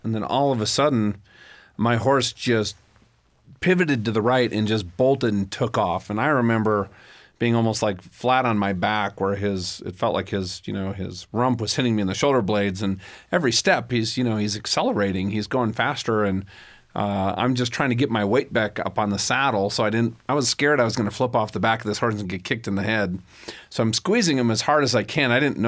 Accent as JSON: {"language": "English", "region": "Minnesota", "country": "United States", "tie": "born or raised there", "said": "I grew up in Minnesota, and we'd done a number of, trail rides"}